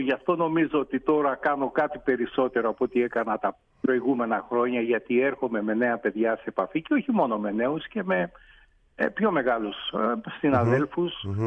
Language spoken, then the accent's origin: Greek; Piraeus, Attica, Greece; also born or lived in Kefalonia; Καταγωγή Κεφαλονιά, βέβαια είναι 2-3 γενιές πίσω, αλλά γέννημα Θρέμα, Πειραιά, πατέρας, μάνα, παππούς. Μάλλον Πειραιά πια. Έχω ξεφύγει από τις ρίζες μου, δυστυχώς. Ναι, Πειραιάς.